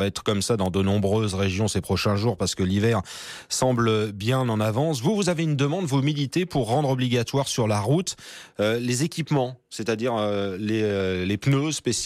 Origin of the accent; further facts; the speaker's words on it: France; Pourquoi ça traîne chez nous en France? Pourquoi on est un petit peu préhistorique en la matière?